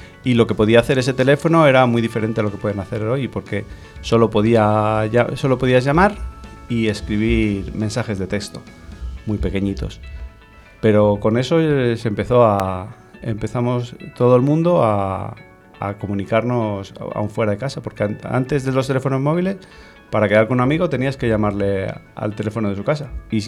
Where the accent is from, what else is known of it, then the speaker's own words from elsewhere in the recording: Zaragoza, Aragon, Spain; yo nací en Zaragoza y yo me he criado en una casa que se parece mucho a las casas que hay ahora. Era un piso en una urbanización